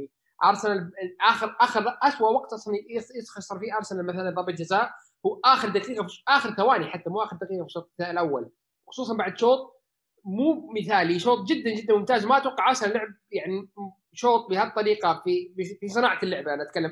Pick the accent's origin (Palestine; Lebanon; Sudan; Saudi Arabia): Saudi Arabia; يعني أشوف الدرجة الأولى عندنا في السعودية